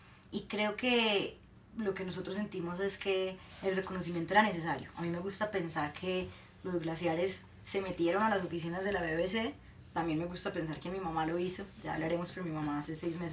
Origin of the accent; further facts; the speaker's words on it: Colombia; a través mío, como mujer colombiana, en la lista